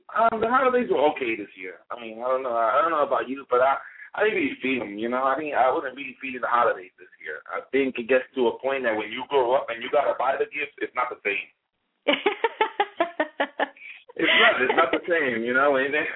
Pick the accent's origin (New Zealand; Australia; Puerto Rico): Puerto Rico; As a kid, I was born in Puerto Rico, so I saw when they did the whole process of killing the pig